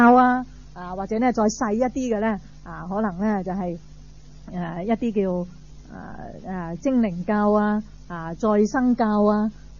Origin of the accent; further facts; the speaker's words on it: Hong Kong; 或者我哋香港人或者香港嘅